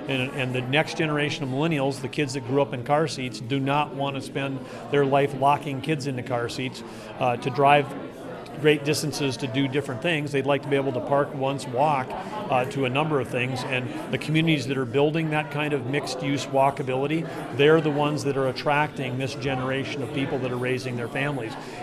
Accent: Arthur, United States; when they're as small as my hometown, Arthur.

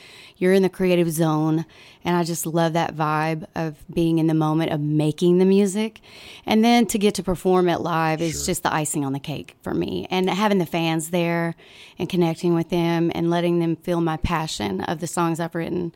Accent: Arkansas, United States; I drove through Arkansas, my home state.

